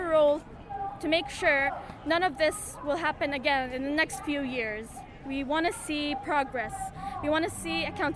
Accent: Kuwait; English is a second language; I'm Palestinian by descendant of my great-grandfather. I was born here. I was raised in Kuwait, not in Palestine or anywhere in Palestine.

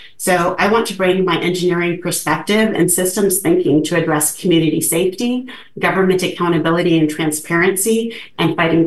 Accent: Portland, Oregon, United States; I grew up in Portland, the oldest of 6 kids.

